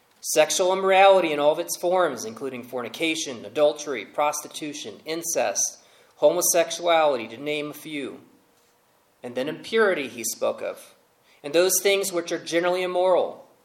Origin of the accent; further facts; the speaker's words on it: New York, United States; Even I was thinking about it as a New Yorker at the time.